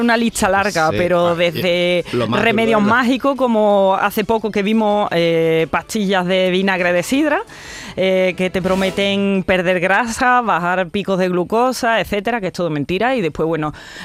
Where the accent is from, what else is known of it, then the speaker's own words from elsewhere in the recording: Jerez de la Frontera, Andalusia, Spain; Bueno, somos de Jerez de la Frontera, los dos